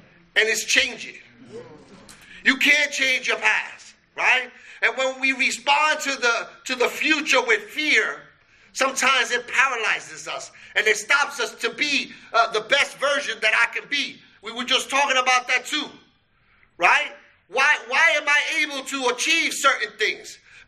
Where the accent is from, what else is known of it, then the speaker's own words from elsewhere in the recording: Brooklyn, New York, United States; because I'm from Brooklyn, and we have bodegas.